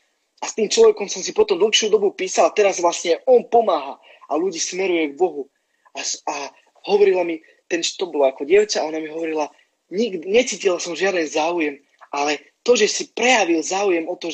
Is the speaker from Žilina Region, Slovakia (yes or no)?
no; Žitavany, Nitra Region, Slovakia; also born or lived in Zlaté Moravce; tedy som býval teda v Moravce, lebo ja som akože pochádzam zo Žitavian, ale potom rozvode sme sa presťahovali do Moraviec. Takže tedy som býval tam.